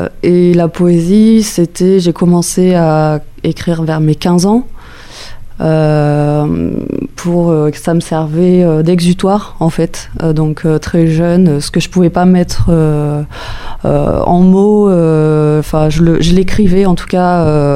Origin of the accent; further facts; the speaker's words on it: Saint-Junien, Nouvelle-Aquitaine, France; Je suis née à Saint-Junien, j'ai grandi à Saint-Junien, j'ai fait mes études sur Limoges. En lettres puis en communication, et voilà, aujourd'hui j'ai 31 ans et j'habite à Saint-Brice-sur-Vienne.